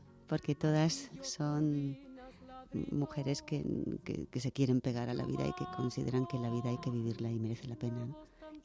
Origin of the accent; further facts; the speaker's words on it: Seville, Andalusia, Spain; Soy andaluza, sí.